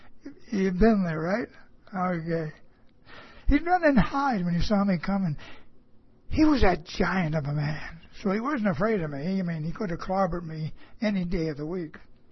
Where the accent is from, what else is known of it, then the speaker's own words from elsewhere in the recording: Pictou, Nova Scotia, Canada; now in Ontario, Canada; my hometown, Pictou, Nova Scotia, Canada. Pictou, Nova Scotia, Canada. I don't live there anymore. I live in Ontario